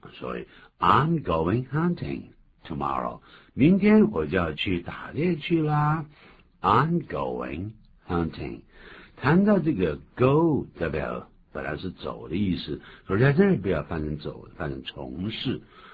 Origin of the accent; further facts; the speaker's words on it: Guangdong, China; accent: Cantonese; 还好呢，这个我的乡音还不重，如果是加一个浓重的广东腔的话